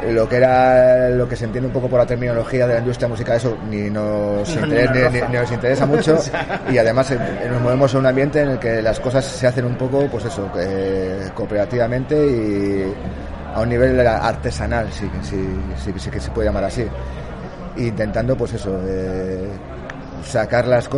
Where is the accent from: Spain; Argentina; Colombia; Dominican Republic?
Spain; Cantabria; Somos de Cantabria, sí. Uno de Talavera, otro de Santander, para que sea muy representativo de...